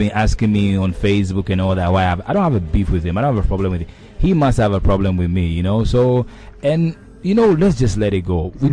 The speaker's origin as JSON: {"language": "English", "country": "Ghana", "said": "You see, I'm a Ghanaian, but this is what I do best."}